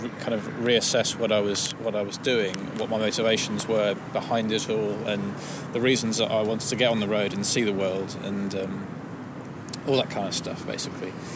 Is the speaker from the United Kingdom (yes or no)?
yes; England, United Kingdom; I'm from England, small town England.